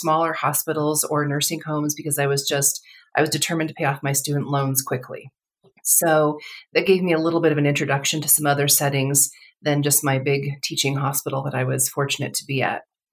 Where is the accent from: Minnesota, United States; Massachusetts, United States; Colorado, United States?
Colorado, United States; I just didn't like Southern California. I grew up in Colorado. I missed the snow. I missed the mountains.